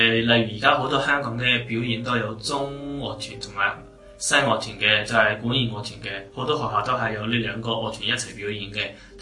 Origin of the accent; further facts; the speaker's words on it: Harbin, Heilongjiang, China; now in Hong Kong; 我嘅乡下就系黑龙江哈尔滨。